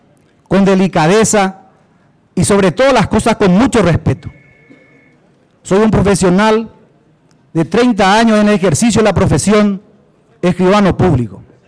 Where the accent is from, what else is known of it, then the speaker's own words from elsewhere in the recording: Encarnación, Itapúa, Paraguay; Yo soy encarnaceno, soy de Itapúa.